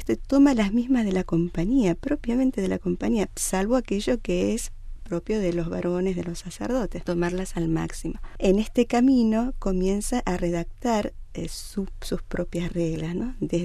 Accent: Argentina; Yo soy de América Latina, específicamente de Argentina.

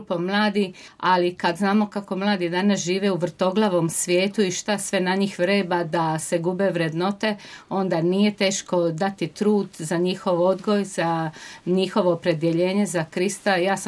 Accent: Split, Split-Dalmatia County, Croatia; dolazim iz Splita.

